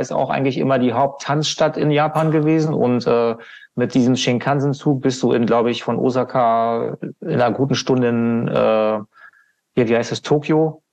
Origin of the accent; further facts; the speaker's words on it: Hanover, Lower Saxony, Germany; Das ist in Hannover, ne? Meine Heimatstadt.